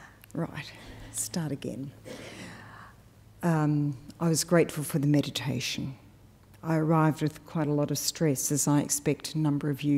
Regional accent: Melbourne, Victoria, Australia; So I'm an Australian-born woman. I grew up in Melbourne. I was the youngest of three children.

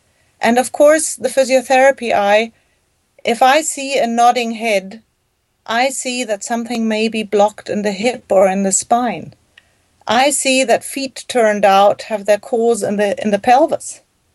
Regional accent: Germany; English is a second language; I grew up in Germany in a very horsey environment.

